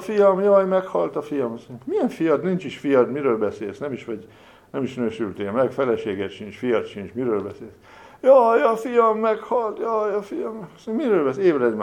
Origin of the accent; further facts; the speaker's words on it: Hungary; most mi magyarok vagyunk, ugye hunok vagyunk, meg szkíták vagyunk